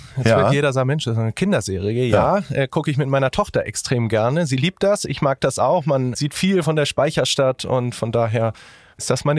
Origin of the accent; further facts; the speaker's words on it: Hamburg, Germany; Also ich bin in Hummelsbüttel geboren, bin dort groß geworden, lebe da heute mit meiner Familie noch.